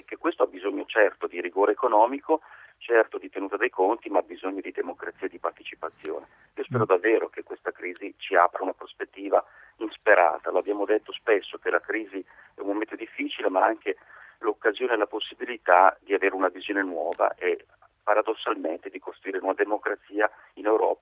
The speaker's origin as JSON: {"language": "Italian", "town": "Carpi", "region": "Emilia-Romagna", "country": "Italy", "said": "Rammento soltanto, sono di Carpi"}